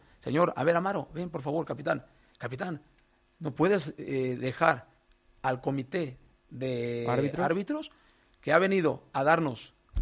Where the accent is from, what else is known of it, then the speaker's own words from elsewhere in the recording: Mexico; now in Madrid, Spain; de hecho sí soy español mexicano. O sea, mi abuelo era español, mi madre es española